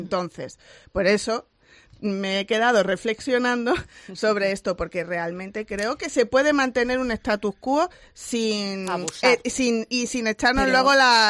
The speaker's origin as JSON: {"language": "Spanish", "town": "Torremolinos", "region": "Andalusia", "country": "Spain", "said": "Ya sabéis que yo soy de Torremolinos"}